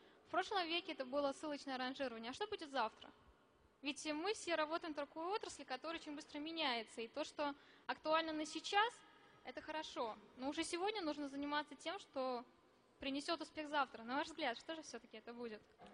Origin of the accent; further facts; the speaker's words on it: Saint Petersburg, Russia; я из Санкт-Петербурга, Калибр Дизайн.